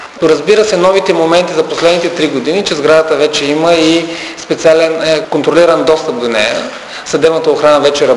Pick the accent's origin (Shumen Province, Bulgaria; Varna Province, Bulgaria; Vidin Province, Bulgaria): Varna Province, Bulgaria; Varna; Аз идвам от Варна